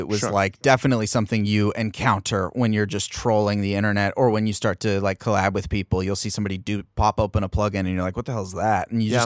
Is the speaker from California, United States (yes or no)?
yes; San Diego, California, United States; I'm from San Diego originally, so it was kind of close to home.